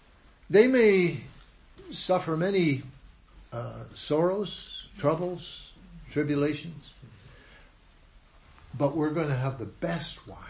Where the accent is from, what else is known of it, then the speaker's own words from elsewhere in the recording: British Columbia, Canada; born there; Where I was born in the Okanagan Valley, there's a lot of vineyards up there now.